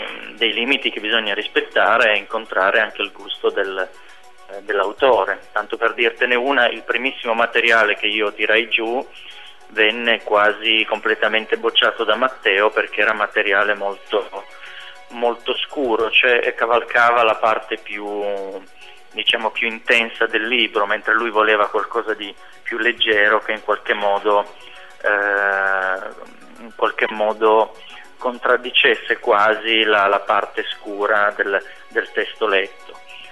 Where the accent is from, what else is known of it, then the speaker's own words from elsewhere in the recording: Turin, Piedmont, Italy; also born or lived in Sardinia; sono di origine sarda, sì, siccome la mia seconda casa spesso c'è questo malinteso, no? Sono un torinese sardo di adozione e di origine.